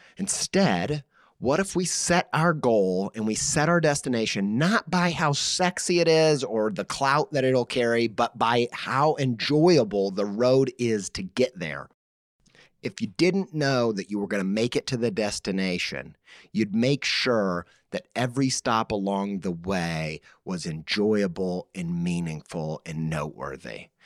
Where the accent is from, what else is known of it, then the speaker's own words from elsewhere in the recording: Indiana, United States; Look, I'm from Indiana. Those were the only places we were allowed to vacation.